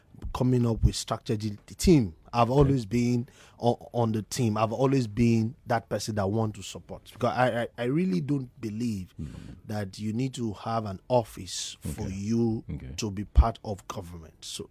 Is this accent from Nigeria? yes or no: yes; Nigeria; I've lived all my life here in Nigeria.